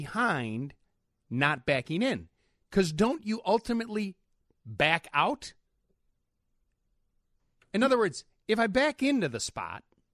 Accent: Chicago, Illinois, United States; "Oh, you from Chicago?" I go, "Yeah, I'm from Chicago. How about yourself?"

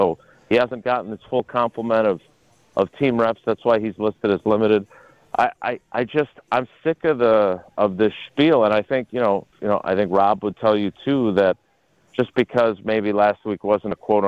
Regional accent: Milwaukee, Wisconsin, United States; how much that team meant to not just me, but everybody growing up in Milwaukee at that time.

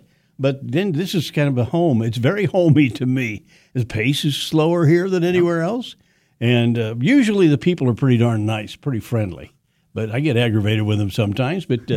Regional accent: Fowler, Kansas, United States; born there; also born or lived in Meade; I was born in Fowler, Kansas. It's just west of Meade out there, right out in the southwest corner of the state. They had a little hospital there.

